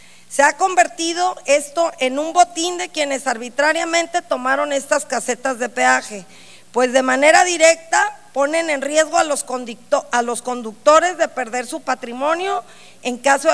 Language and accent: Spanish; Acaponeta, Nayarit, Mexico; Es muy común que yo transite esta vía, puesto que soy de Acaponeta, y esta carretera entre Tepic y Acaponeta